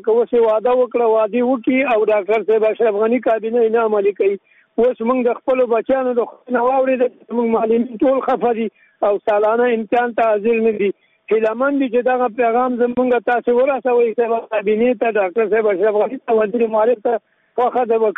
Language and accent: Pashto; Nangarhar, Afghanistan; زه د ننګرهار ولایت دی یو قومي مشر په صفت